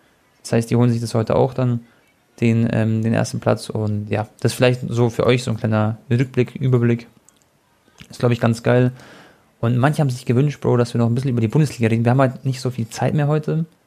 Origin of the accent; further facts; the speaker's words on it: Croatia; ich bin Kroate